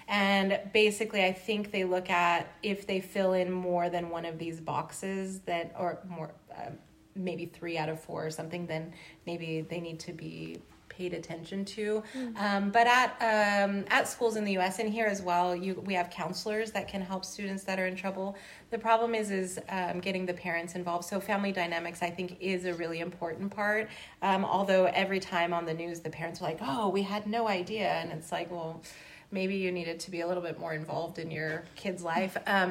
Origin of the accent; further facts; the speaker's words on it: California, United States; Honestly, well, again, I'm from California, and so it is a strange Hollywood thing. But I'm not from Southern California.